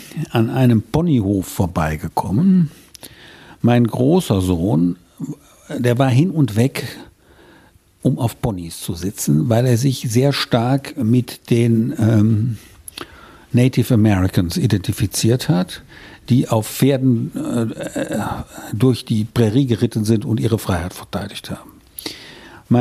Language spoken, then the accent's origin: German; Rhineland, Germany; Also wie ich stamme aus dem Rheinland